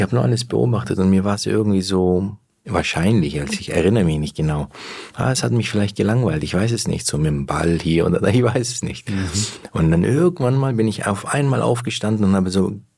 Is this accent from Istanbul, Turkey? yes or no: no; Antakya, Hatay, Turkey; also born or lived in Aalen; ich bin geboren in Aalen 1976. Mit ein Jahr und ein paar Monaten haben mich meine Eltern nach Antakya, in dem Erdbebengebiet heute, Hatay, da haben sie mich zu meinen Großeltern gebracht.